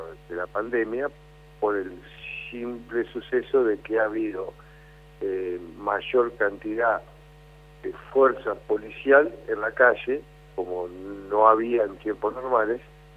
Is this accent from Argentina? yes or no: yes; Concordia, Entre Ríos, Argentina; de Concordia, de mi ciudad natal